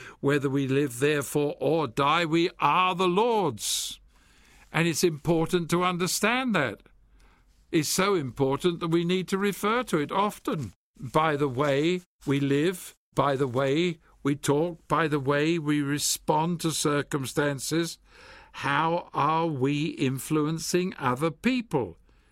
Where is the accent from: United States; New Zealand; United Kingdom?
United Kingdom; England; moved away as an adult; We came from England. Our children wore school uniforms, so they had one set of clothes to go to school on.